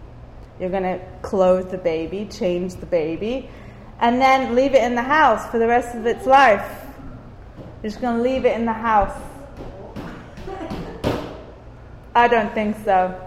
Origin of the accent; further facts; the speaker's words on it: Cyprus; I'm from Cyprus